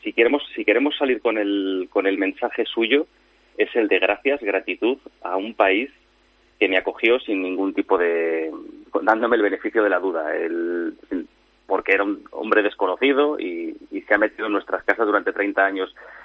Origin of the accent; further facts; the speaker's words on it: Spain; de nosotros como país, como españoles